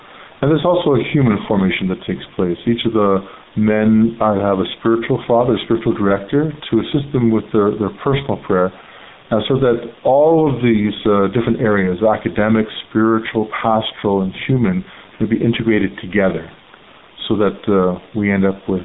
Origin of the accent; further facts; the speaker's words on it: Ottawa, Ontario, Canada; also born or lived in Toronto; a Ukrainian Catholic priest, for just under 17 years as the date of this interview, and I'm actually originally from Ottawa. I grew up here, born in Toronto, but raised in Ottawa